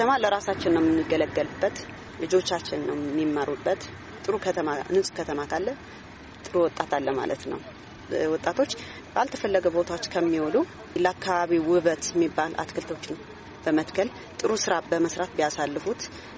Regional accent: Mekelle, Tigray, Ethiopia; በጣም ተወልጄ ያደኩት መቀሌ ነው።

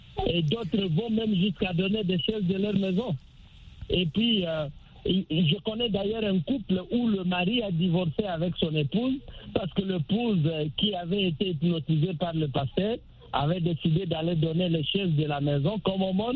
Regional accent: DR Congo; les églises chez nous, en République démocratique du Congo

